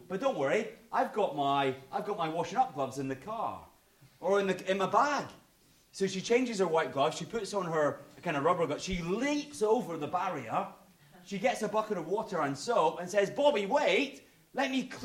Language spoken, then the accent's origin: English; Scotland, United Kingdom; I'm saying these words as a Scotsman, okay? This is hard for me.